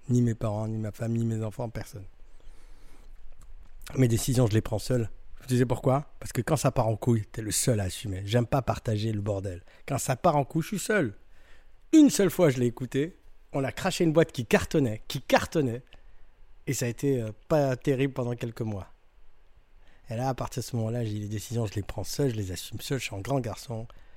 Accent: France; non, on est français, nous, on est français, voilà, nos codes

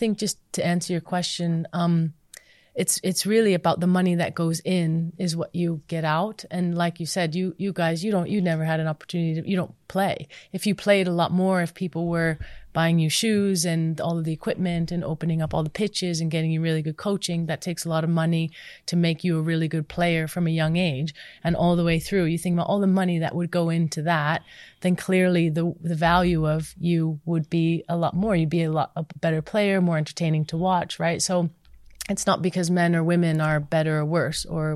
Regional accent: United States; growing up in the States where, like, it's just girls, everyone can play and it is a girls sport.

